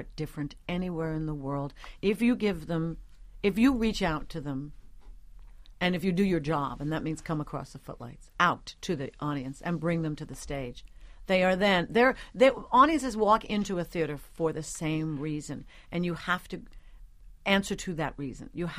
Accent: New York, United States; I grew up on Long Island, steeped in music at home and at school, because the Northport school system had an extremely strong music department.

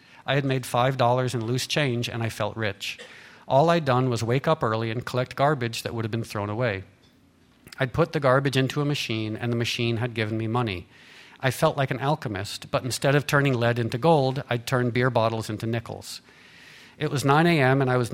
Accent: New York, United States; born there; And I was born in New York in 1965. So in 1989, I'd finally returned home, I felt.

